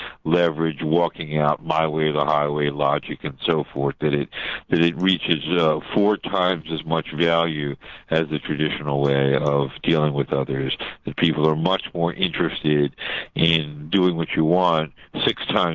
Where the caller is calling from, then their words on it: Philadelphia, Pennsylvania, United States; I'm calling you from Philadelphia.